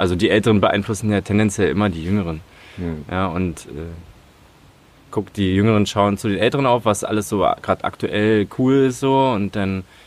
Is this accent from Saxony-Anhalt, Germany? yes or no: yes; Magdeburg, Saxony-Anhalt, Germany; und wo ich aufgewachsen bin, Olvenstedt, also ich wohnte auch 14 Jahre im Plattenbau.